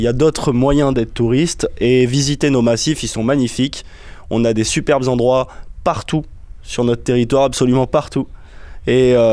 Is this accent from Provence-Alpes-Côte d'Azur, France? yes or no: yes; Provence-Alpes-Côte d'Azur, France; Moi, à vrai dire, Gilbert, je suis un passionné de la Provence. Je suis né ici, je suis un enfant du pays, comme on aime à dire